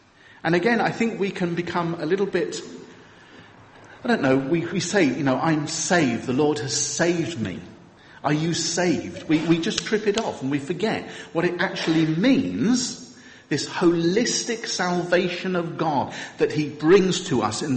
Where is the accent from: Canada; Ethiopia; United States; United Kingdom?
United Kingdom; Let's, you know, we're British. Let's not get carried away.